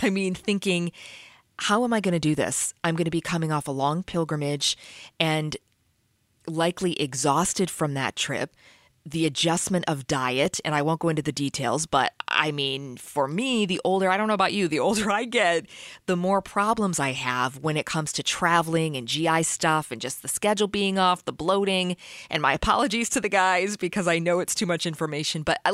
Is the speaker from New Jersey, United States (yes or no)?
no; Cleveland, Ohio, United States; near my hometown in Cleveland, which is not far, about an hour away